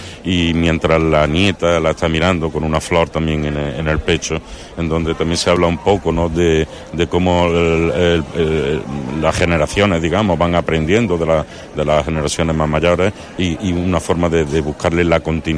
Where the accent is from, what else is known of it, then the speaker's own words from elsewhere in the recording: Córdoba, Andalusia, Spain; Lo que siento como cordobés es mucho orgullo